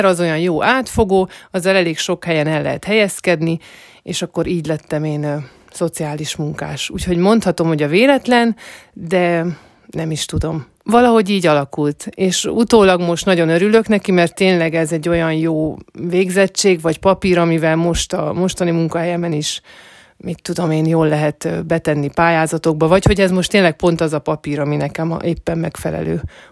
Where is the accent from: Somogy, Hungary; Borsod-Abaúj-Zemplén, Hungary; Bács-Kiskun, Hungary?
Bács-Kiskun, Hungary; Baja; Baján nevelkedtem, ott nőttem fel a szüleimmel és az öt testvéremmel